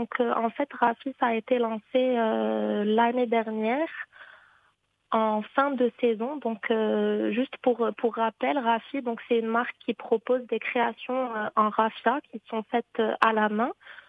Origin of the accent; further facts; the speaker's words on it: Fez, Fès-Meknès, Morocco; moved away as an adult; Alors, donc moi, je suis née au Maroc, où j'ai grandi jusque mes 18 ans. Je suis de Fès à l'origine. Et donc, à 18 ans, je suis allée en France pour continuer mes études.